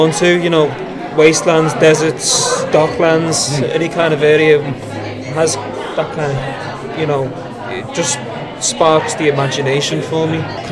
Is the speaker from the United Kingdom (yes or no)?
yes; Liverpool, North West England, United Kingdom; now in Dublin, Ireland; I'm from Liverpool and I live in Dublin now, yeah.